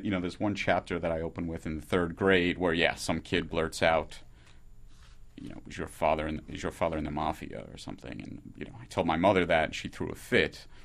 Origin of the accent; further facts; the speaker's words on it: New York City, New York, United States; I grew up a Mets fan, even though I was from the Bronx.